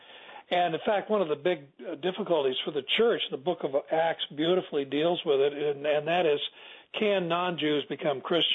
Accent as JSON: {"language": "English", "region": "California", "country": "United States", "tie": "born or raised there", "said": "I grew up in Southern California, so in the summertime, I'd take wooden clothespins and put them on the fuel line that went to the carburetor."}